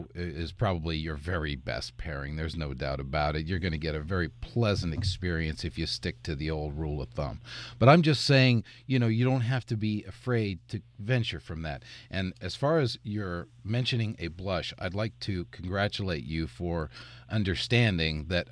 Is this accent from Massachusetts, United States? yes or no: no; Indiana, United States; Well, what happened was I was from Indiana, from a cornfield.